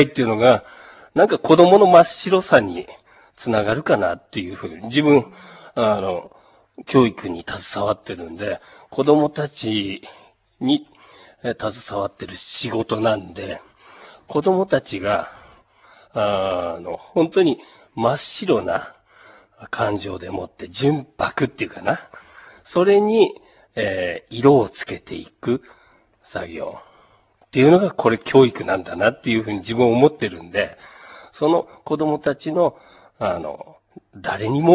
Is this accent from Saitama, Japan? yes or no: no; Asahikawa, Hokkaido, Japan; also born or lived in Soya; 私生まれが、宗谷の山の中で、その後ちょっとずつ南下して、小学校からは旭川、 で暮らしているんですけど、大学卒業まで